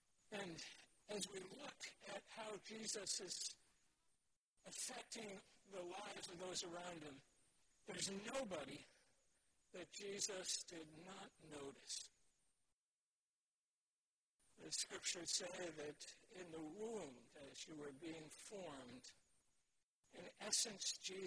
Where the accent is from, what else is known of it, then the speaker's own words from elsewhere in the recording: Brooklyn, New York, United States; I grew up in New York City, Brooklyn. I took the subways to work